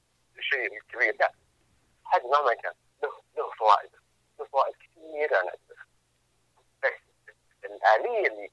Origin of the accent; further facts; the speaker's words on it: Saudi Arabia; مو قد ناضجه عندنا في السعوديه هنا او في الخليج عموما